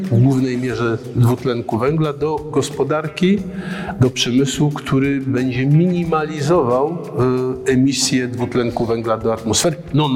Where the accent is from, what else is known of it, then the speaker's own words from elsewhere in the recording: Przory, Silesian Voivodeship, Poland; accent: Silesian; jestem synek stąd. Tutaj się urodziłem, bo urodziłem się niedaleko, urodziłem się w Przorach. Dobrze władam gwarą